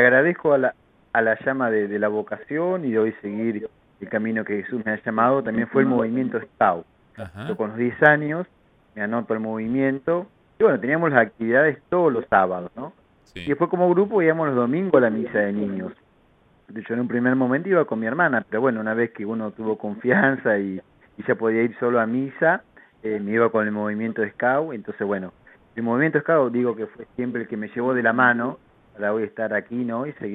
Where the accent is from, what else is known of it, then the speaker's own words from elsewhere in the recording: Henderson, Buenos Aires Province, Argentina; soy de la localidad de Henderson, provincia de Buenos Aires. Por ahí, para las personas un poquito con más años, es el lugar donde nació el pájaro Canigia, conocido por ahí por medio del fútbol.